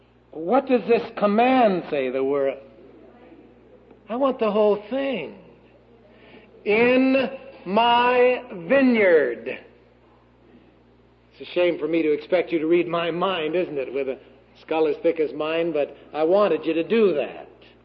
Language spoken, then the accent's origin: English; the South, United States; accent: southern; Or you don't understand my southern accent, one of the two.